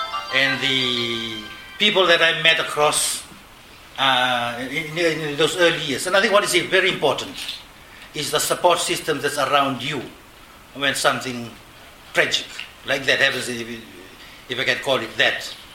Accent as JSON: {"language": "English", "town": "Suva", "region": "Central Division", "country": "Fiji", "tie": "born or raised there", "said": "And I growing up in Fiji, in Suva, where there's a lot of barriers and challenges facing persons with disabilities"}